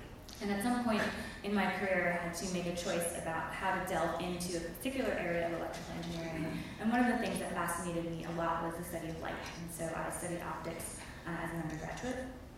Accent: New Jersey, United States; I decided to go to Princeton, which was relatively close to home. I'm from New Jersey.

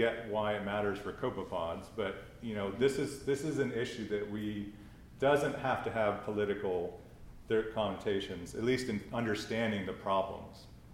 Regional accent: Detroit, Michigan, United States; I'm from Detroit, so in quite a red group of churches

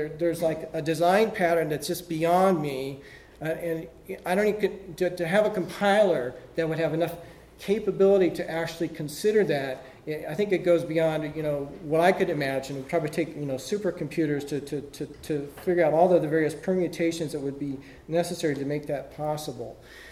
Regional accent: West Coast, United States; I'm from the West Coast, and seeing the ocean.

